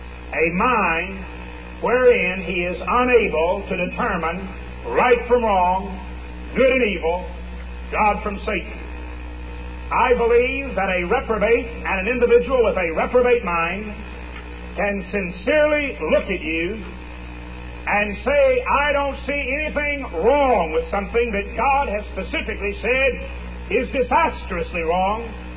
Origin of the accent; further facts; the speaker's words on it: Texas, United States; I'm from Texas, and sometimes we Texans are critical of anything that's not from Texas.